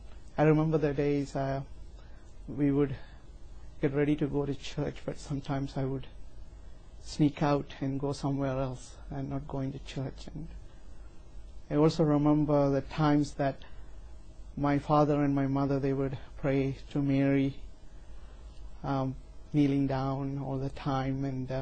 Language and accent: English; Sri Lanka; English is a second language; Well, I was born in a farming village and grew up with three sisters.